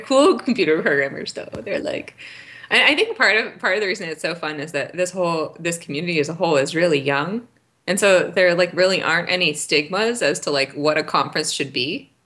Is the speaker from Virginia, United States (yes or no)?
no; Berkeley, California, United States; now in San Francisco, United States; No. Okay. So I was born and raised in Berkeley, which is right across the bay.